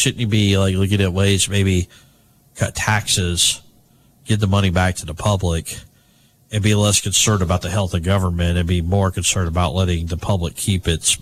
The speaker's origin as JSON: {"language": "English", "region": "Alabama", "country": "United States", "tie": "born or raised there", "said": "Well, and I grew up with proration in Alabama when Democrats ran this town."}